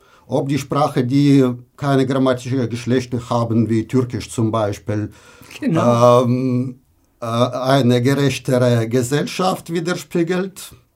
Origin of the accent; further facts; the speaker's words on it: Russia; German is a second language; now in Germany; In Russland, wo ich herkomme